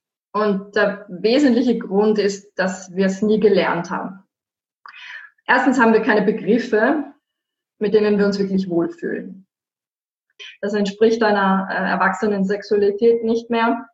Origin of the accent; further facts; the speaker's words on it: Vienna, Austria; Ich bin aus Wien